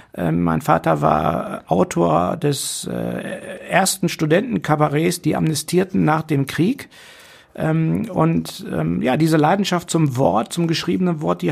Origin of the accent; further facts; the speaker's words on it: Essen, North Rhine-Westphalia, Germany; Und zwar in einer sehr bürgerlichen Umgebung. Ich bin hier in Essen-Bredeney groß geworden. Ich komme aus einem sehr akademischen Haus